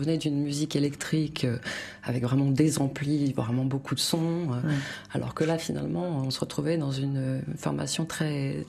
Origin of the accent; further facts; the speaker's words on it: Auvergne-Rhône-Alpes, France; Enfin, on est originaire, du Bourbonnais, oui. Mes grands-parents étaient de Janza, mes grands-parents paternels.